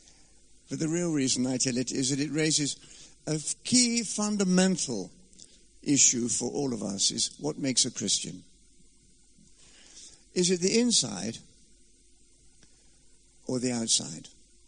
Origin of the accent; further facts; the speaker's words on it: Scotland, United Kingdom; I come from Scotland